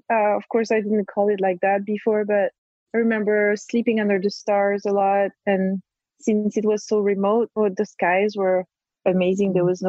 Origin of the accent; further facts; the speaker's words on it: Corsica, France; English is a second language; And also, I come from Corsica, and it's a very Italian culture where people want to look beautiful.